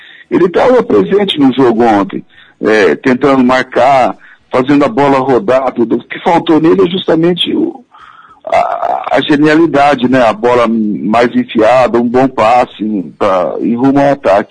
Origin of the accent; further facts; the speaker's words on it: Aguaí, São Paulo, Brazil; Quando eu era moleque lá em Aguaí, eu jogava na pelada